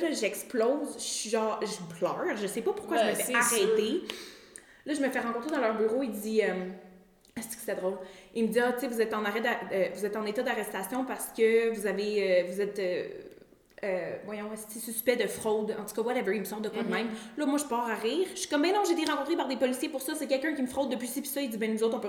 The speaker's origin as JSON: {"language": "French", "country": "Canada", "moved": "yes", "said": "Ça fait longtemps que je suis partie du Canada"}